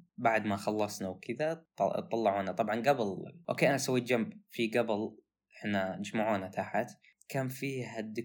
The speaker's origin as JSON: {"language": "Arabic", "country": "Saudi Arabia", "said": "أنه في شيء موجود عندنا بالسعودية زي كذا ومجانا بعد"}